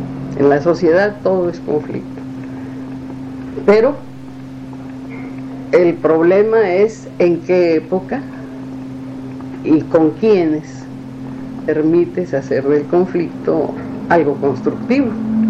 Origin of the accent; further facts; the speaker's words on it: Baja California, Mexico; Yo como buena baja californiana soy proclive a decir la verdad